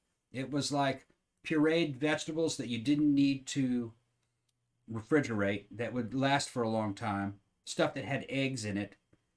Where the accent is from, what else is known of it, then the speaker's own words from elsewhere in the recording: California, United States; some of the mom-pa pizzerias that I grew up with in California, man, were fantastic